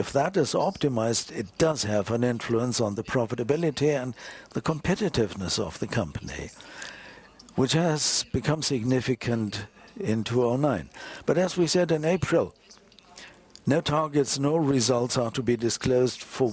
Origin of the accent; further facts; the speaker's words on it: Russia; I come from Russia.